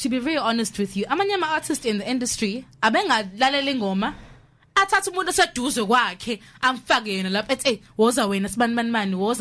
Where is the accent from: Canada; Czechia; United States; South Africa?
South Africa; Empangeni, KwaZulu-Natal; you are lying because me now I'm from Empangeni.